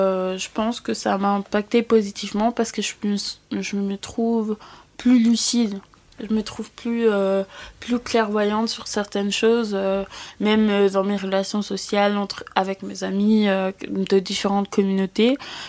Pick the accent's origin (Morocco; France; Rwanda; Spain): Rwanda; Bon, après moi, je viens du Rwanda